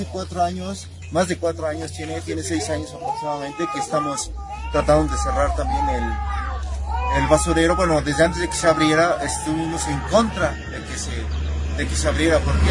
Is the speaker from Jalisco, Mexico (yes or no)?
no; San Andrés Calpan, Puebla, Mexico; Yo soy de San Andrés Calpan.